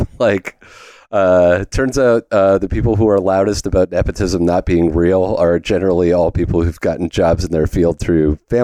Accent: British Columbia, Canada; I grew up on Vancouver Island

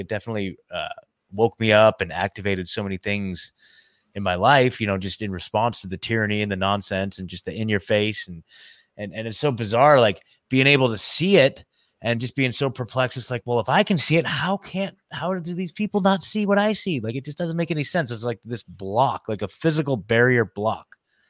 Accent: Eugene, Oregon, United States; So I'm from Oregon, right? Eugene, Oregon, which is like the hippie capital of the world.

